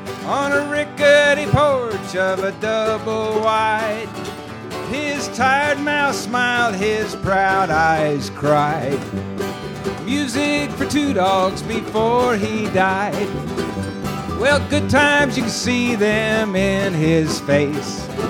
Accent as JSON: {"language": "English", "town": "Punta Gorda", "region": "Florida", "country": "United States", "said": "As Donna said, we're from Punta Gorda, and part"}